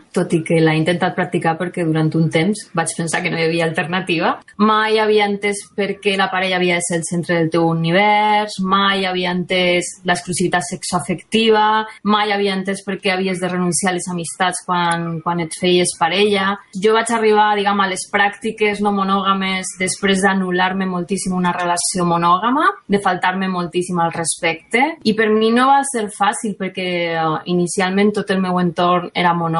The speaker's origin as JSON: {"language": "Catalan", "town": "Alicante", "region": "Valencian Community", "country": "Spain", "moved": "yes", "lives_now": "Barcelona, Spain", "said": "Jo soc d'Alacant, però fa molts anys que visc a Barcelona, llavors veig molt poc a la meva família."}